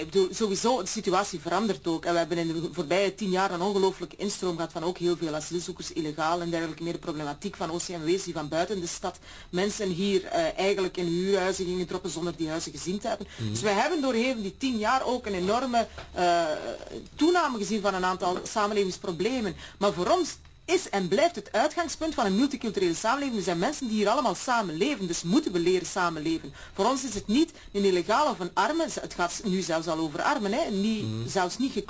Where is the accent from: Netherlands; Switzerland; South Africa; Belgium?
Belgium; Sint-Gillis-Waas, Flanders; now in Antwerp, Belgium; Maar ik kom uit Sint-Giliswaas, ik heb daar jaren geleefd.